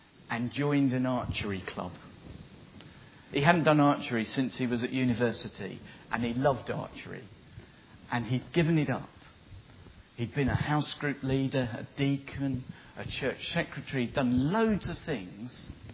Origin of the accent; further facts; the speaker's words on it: England, United Kingdom; I'm an Englishman and all my family are in the south.